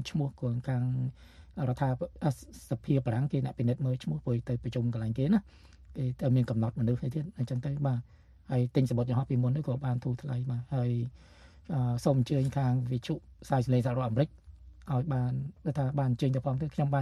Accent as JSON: {"language": "Khmer", "region": "Mekong Delta", "country": "Vietnam", "said": "បាទយើងជាខ្មែរក្រមក៏ស្រឡាញ់ទឹកដីកម្ពុជាដូចដីយើងដែរព្រោះខ្មែរទាំងអស់គ្នាបារាំងយកដីខ្មែរទៅឲ្យយួន"}